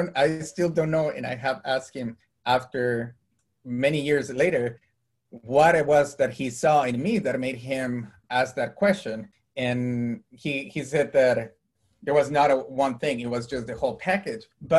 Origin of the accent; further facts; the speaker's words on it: Costa Rica; English is a second language; I was born and raised in Costa Rica, and I come from a family that where I was the first to attend college.